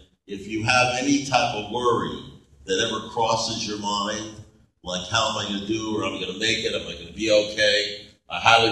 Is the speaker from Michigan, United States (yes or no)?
yes; Detroit, Michigan, United States; I said, I came from Detroit, you know.